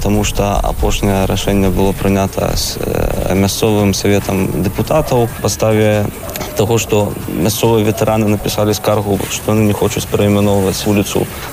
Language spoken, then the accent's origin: Belarusian; Zelva, Grodno Region, Belarus; born there; Я вельмі ганаруся тым, што я нарадзіўся ў Зэльве